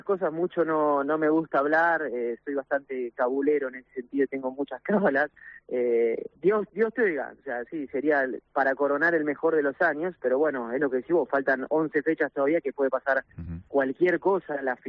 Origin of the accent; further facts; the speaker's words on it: Buenos Aires, Argentina; yo soy de Buenos Aires